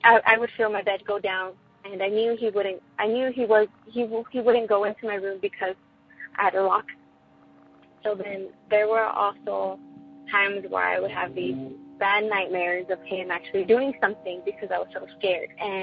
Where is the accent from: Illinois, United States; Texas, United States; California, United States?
Texas, United States; San Antonio; I'm from San Antonio, Texas.